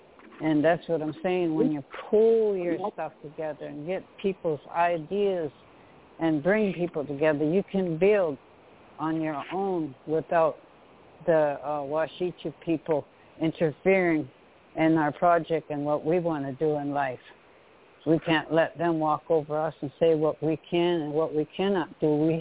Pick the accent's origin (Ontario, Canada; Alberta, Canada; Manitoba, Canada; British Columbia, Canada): Ontario, Canada; Six Nations; I'm from Six Nations, Mohawk, and I'd like to comment on the independence.